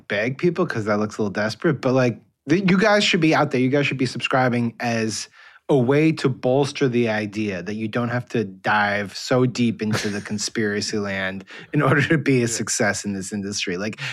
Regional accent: Connecticut, United States; because it's my home state, Connecticut

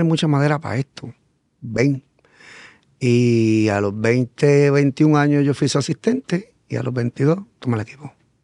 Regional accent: Mayagüez, Puerto Rico; yo vengo de un residencial, yo me crié en el Candelaria, en el Yagüe, toda mi vida

